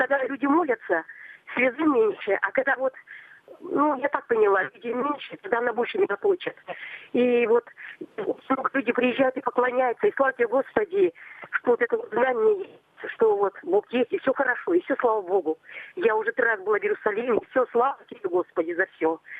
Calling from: Novomoskovsk, Tula Oblast, Russia; Я звоню из Тульской области, город Новомосковск. Вот

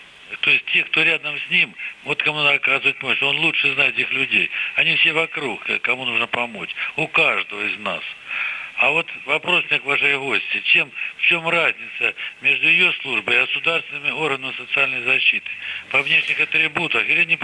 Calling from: Belgorod Oblast, Russia; Я из Белгородской области

